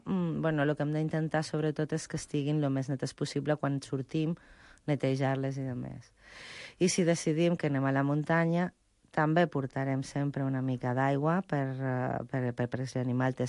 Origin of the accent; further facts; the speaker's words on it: Zaragoza, Aragon, Spain; Catalan is a second language; Jo soc de Saragossa